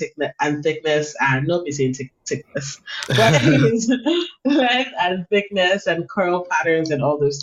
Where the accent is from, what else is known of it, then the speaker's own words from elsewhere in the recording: Imo, Nigeria; I'm from Imo.